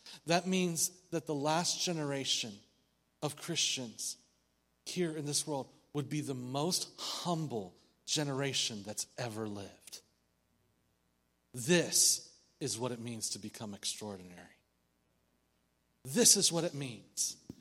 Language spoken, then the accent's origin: English; Yakima, Washington, United States; born there; I was born in Yakima, Washington.